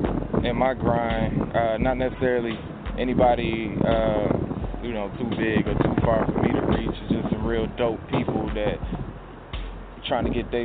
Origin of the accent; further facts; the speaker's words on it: Stone Mountain, Georgia, United States; I'm from the east side, man. I'm from the east. I'm from Stone Mountain. I'm from Decatur, you know, that side of town.